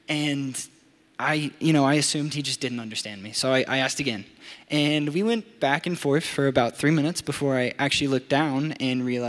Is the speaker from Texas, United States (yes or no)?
yes; Texas, United States; moved away; So I am originally from Texas. I moved here to Colorado about 5 years ago. And I lived in Breckenridge.